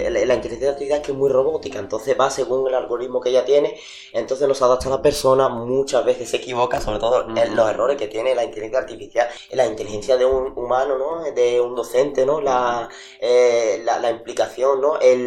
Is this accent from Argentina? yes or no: no; Coria del Río, Andalusia, Spain; now in Cádiz, Spain; me mudé de Corea del Río, que es donde yo nací y crecí, en Sevilla, a Vía Martín, ¿no? Que llevo aquí 6 años. En Cádiz, 3 en Vía Martín y casi 3 ya en Cádiz.